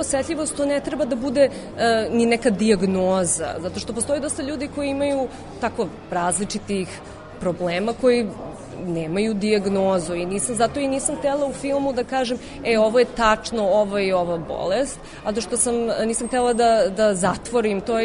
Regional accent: Canada; now in Serbia; Ja sam odrasla u Kanadi pa sam se vratila u Srbiju da studiram film i provela sam, mislim, da studiram režiju i provela sam ovde još 10 godina mog života.

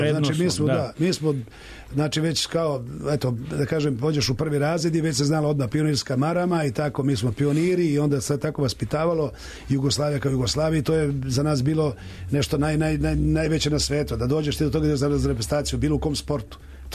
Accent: Kraljevo, Šumadija and Western Serbia, Serbia; ja sam iz Kraljeva

